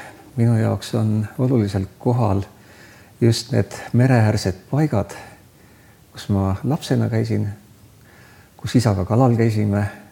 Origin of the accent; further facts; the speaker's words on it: Saare County, Estonia; Võibolla ma väiksena Saaremaal olles ei osanud nagu seda nii hinnata, aga nüüd hiljem, kui me suviti Saaremaal käime kas ka perega ikkagi